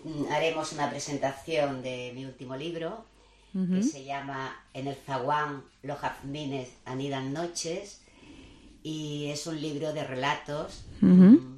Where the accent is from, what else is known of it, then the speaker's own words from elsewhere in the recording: Jaén, Andalusia, Spain; dedicada a mi tierra, a okay. Andalucía. En concreto Jaén